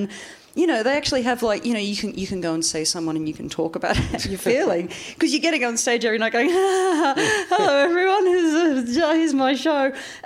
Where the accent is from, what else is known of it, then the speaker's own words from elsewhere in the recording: Australia; I am from Australia.